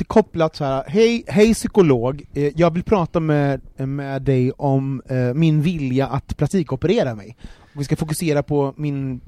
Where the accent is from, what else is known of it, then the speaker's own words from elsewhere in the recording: Gothenburg, Västra Götaland County, Sweden; Och jag är uppvuxen i orten i Göteborg.